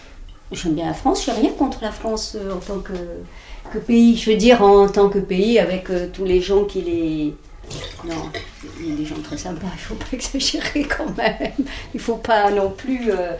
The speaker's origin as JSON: {"language": "French", "country": "Algeria", "said": "je suis algérienne, oui, bien sûr."}